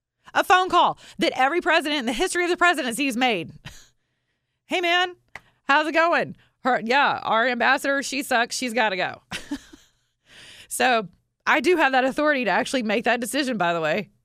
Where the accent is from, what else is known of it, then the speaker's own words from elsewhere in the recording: the South, United States; Well, I'm from the South.